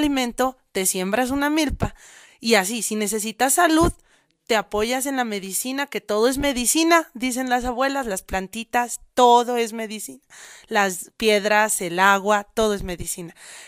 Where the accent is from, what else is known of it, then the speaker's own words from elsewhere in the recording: Mexico; vivo en Tequisquiac, ese es un pueblito en México. Soy originaria de este mundo del Anáhuac, pero también digo que soy hija de la Pachamama.